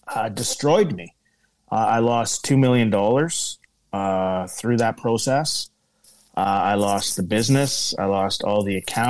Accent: Kenora, Ontario, Canada; I had the opportunity to open a restaurant here in Kenora, Ontario, which is my hometown.

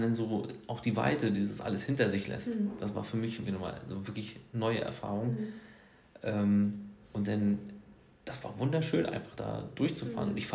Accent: Northern Germany, Germany; Wir kommen wirklich hier aus dem Norden, aber wir können auch keinen Kitesurfen.

